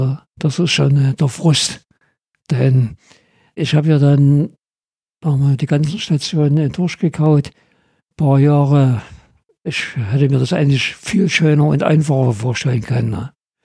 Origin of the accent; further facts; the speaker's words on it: East Germany, Germany; Als Ossi so einen Verein zu übernehmen